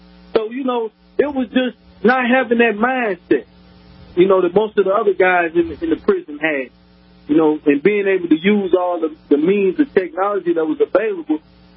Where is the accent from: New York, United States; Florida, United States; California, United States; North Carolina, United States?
North Carolina, United States; Charlotte; I grew up in Charlotte, North Carolina.